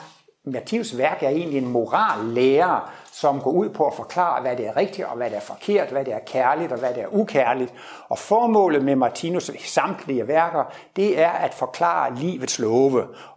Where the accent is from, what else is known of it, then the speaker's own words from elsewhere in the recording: Horsens, Central Denmark Region, Denmark; Jeg kommer først ned fra Horsens, så jeg er næsten på hjemmebane. Og det er 50 år siden, jeg blev student. Så her i juni, så var jeg til 50 års studenterjubilæum nede på Horsens statsskole.